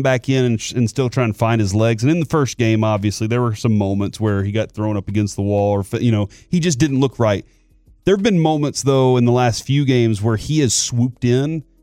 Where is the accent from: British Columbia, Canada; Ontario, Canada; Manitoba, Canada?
Manitoba, Canada; I grew up in Manitoba, even lived in Winter Pig.